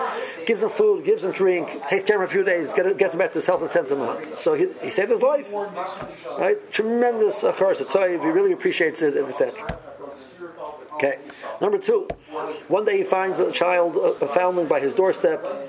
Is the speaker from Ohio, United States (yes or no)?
yes; Cleveland, Ohio, United States; You know, I'm from Cleveland